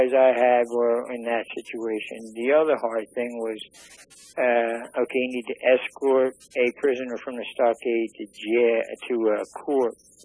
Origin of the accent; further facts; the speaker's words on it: Philadelphia, Pennsylvania, United States; So he was from New York, and I was from Philly.